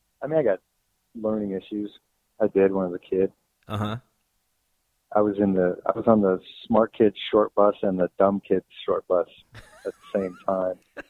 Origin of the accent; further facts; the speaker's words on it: Boise, Idaho, United States; also born or lived in Los Angeles / Seattle; Boise, Idaho.